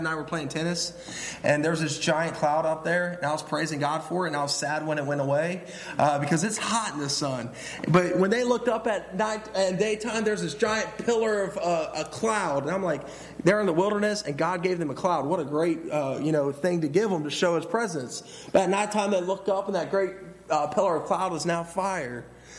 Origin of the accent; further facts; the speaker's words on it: Cincinnati, Ohio, United States; You see, I grew up in Cincinnati, and you know what Cincinnati is short for? Losers. I mean, we never win anything.